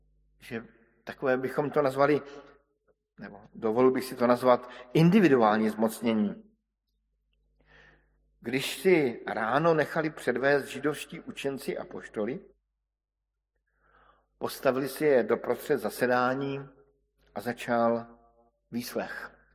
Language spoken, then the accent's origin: Czech; Brno, South Moravian Region, Czechia; V mém rodném městě Brně najdete tuto sochu.